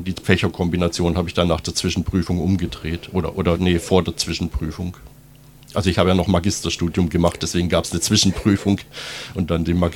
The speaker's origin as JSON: {"language": "German", "town": "Böblingen", "region": "Baden-Württemberg", "country": "Germany", "tie": "born there", "lives_now": "Tübingen, Germany", "said": "ich bin 1967 in Böblingen geboren, habe es in meinem Leben immerhin bis Tübingen geschafft, also ich gehöre quasi zum deutschen Jet-Set, und bin dann nach dem Zivildienst nach Tübingen zum Studium gekommen"}